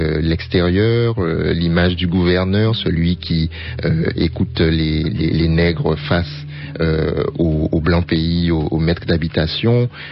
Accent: Guadeloupe; quand je dis que je suis français, que j'ai grandi en Guadeloupe et que je suis français.

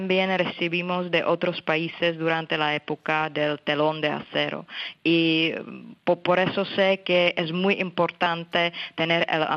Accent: Czechia; Yo nací y crecí en Checoslovaquia bajo el régimen comunista. Nosotros, checos, hemos vivido bajo una dictadura

